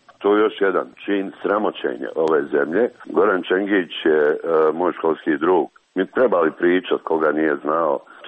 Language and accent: Serbian; Mostar, Federation of Bosnia and Herzegovina, Bosnia & Herzegovina; obnovu partizanskog groblja u Mostaru, koja je sramota za moj rodni grad